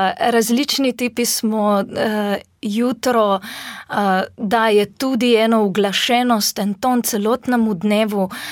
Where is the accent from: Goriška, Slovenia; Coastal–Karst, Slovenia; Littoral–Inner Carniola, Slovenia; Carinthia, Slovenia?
Littoral–Inner Carniola, Slovenia; Ilirska Bistrica; glede na to, da prihajam iz Ilirske Bistrice